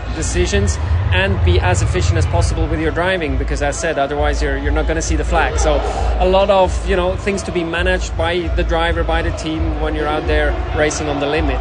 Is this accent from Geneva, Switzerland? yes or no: no; Bern, Switzerland; English is a second language; I mean, I'm from Bern in Switzerland, and, you know, we have a nice stadium over there as well.